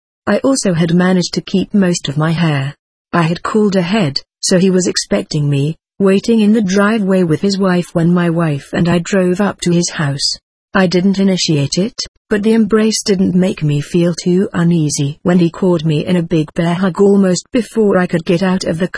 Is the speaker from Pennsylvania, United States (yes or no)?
yes; Pennsylvania, United States; then headed down to my hometown. The summer weather was typical Pennsylvania muggy.